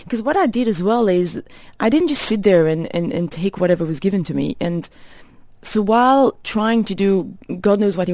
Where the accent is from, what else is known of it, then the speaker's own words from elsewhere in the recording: Mauritius; I was born and brought up in Mauritius and did my high school. And I come from a family, quite a conservative family